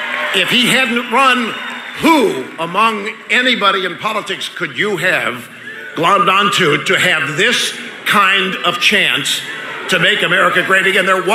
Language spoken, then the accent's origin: English; Cape Girardeau, Missouri, United States; I'm from here. I'm from Cape Girardeau.